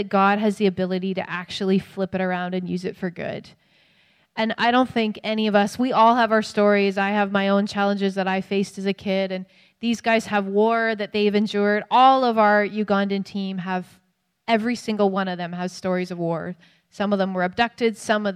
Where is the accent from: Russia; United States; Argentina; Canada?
Canada; And as a Canadian